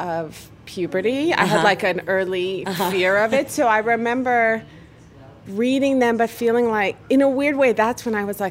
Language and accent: English; Oklahoma, United States; And I grew up in Oklahoma.